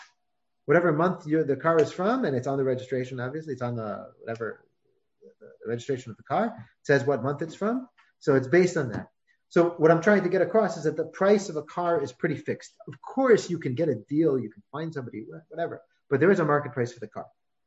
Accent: United States; I know I'm an American.

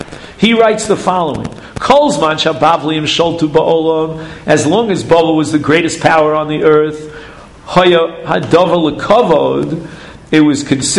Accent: United States; Again, I'm a little bit prejudiced as an American

